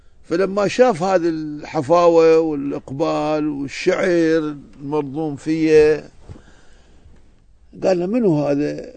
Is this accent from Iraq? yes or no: yes; Najaf, Najaf Governorate, Iraq; بكثرة متداولة عندنا في النجف، في مكتباتنا الخاصة بكثرة